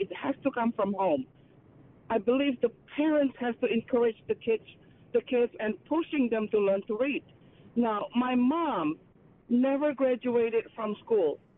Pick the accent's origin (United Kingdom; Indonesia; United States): Indonesia; I came from Indonesia, and I am 48 years old.